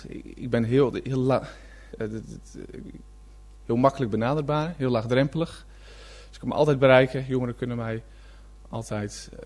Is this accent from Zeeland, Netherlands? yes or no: yes; Zeeland, Netherlands; geboren Zeeuw. Ik kom uit Zeeland. Plattelandsjongeren dus.